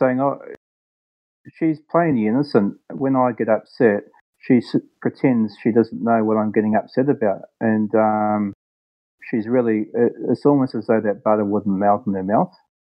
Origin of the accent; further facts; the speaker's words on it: New Zealand; born there; She lives in New Zealand, and I was born in New Zealand, so it's no problem for me to go there for, say, 4 weeks holiday and meet her.